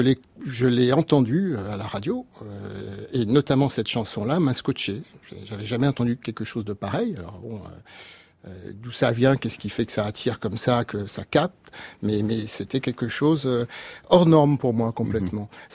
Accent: France; je suis breton basque

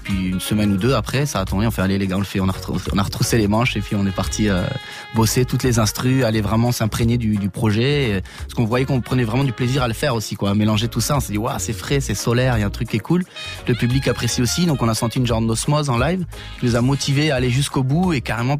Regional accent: France; on vient de France.

